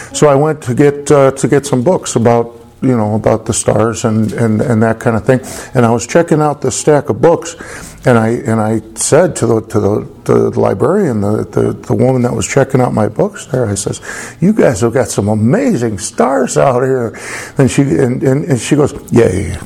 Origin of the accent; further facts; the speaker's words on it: Chicago, Illinois, United States; I grew up in Chicago on the south side there. I probably saw one or two stars in my life.